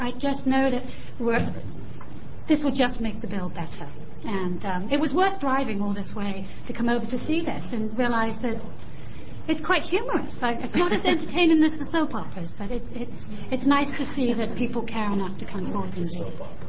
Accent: United Kingdom; now in Bend, United States; I'm from Bend, Oregon. I've been in Oregon 3 years. I am from the United Kingdom originally.

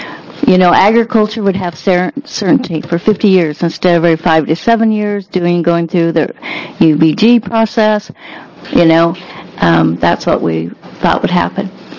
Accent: Oregon, United States; I'm from Jefferson County. I belong to Jefferson County Farm Bureau

